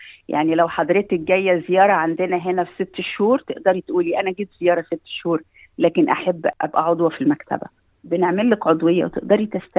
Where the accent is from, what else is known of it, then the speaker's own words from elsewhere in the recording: Egypt; now in Australia; أنا جاي من مصر، الكلام ده ما كانش موجود عندنا في مصر وأنا طفلة